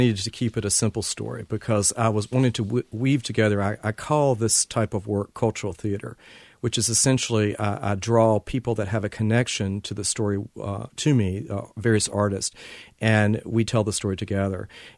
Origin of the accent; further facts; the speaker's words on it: Southern Pines, North Carolina, United States; Growing up in Southern Pines, it's a folk story that I always had heard about this.